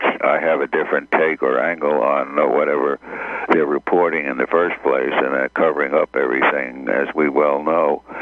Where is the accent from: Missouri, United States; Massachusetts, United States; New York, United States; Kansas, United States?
New York, United States; Brooklyn; Well, I grew up in the heart of Brooklyn, New York, which was invaded by the Puerto Rican contingent in the late 40s and 50s. So my parents moved to the far suburbs